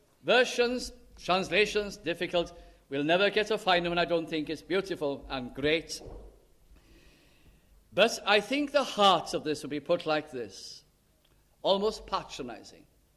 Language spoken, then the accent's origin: English; North West England, United Kingdom; But I can remember in my hometown in South Lancashire, in the Bolton Evening News